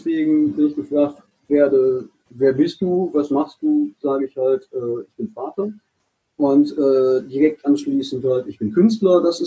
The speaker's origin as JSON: {"language": "German", "town": "Duisburg", "region": "North Rhine-Westphalia", "country": "Germany", "tie": "born or raised there", "lives_now": "Dortmund, Germany", "said": "ich bin 47, werde im Februar 48. Ich bin in Duisburg groß geworden. Wohne derzeit in Dortmund."}